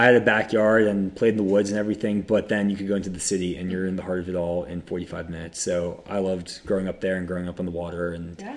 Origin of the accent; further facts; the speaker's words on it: Connecticut, United States; So I'm technically the most southwestern town in New England.